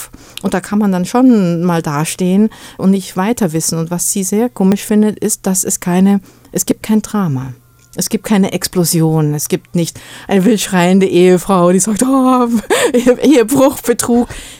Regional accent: Bavaria, Germany; Ich bin ja in Bayern aufgewachsen und in Bayern sagt man ja zu jemandem

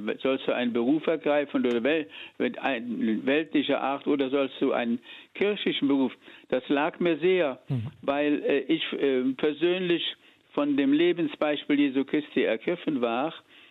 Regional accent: Eifel, Germany; Ich stamme ja aus der Eifel und dort gab es kein Gymnasium.

